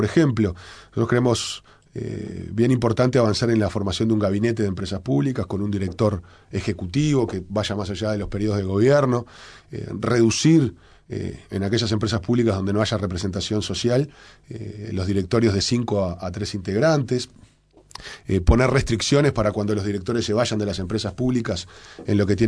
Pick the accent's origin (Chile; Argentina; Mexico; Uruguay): Uruguay; los accionistas somos todos los uruguayos.